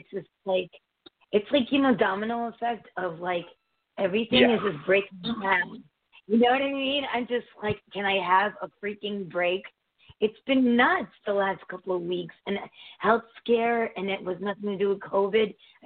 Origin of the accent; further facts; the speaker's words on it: Connecticut, United States; born there; Maybe it's an East Coast thing, and people actually think I'm from New York. I was born in Connecticut.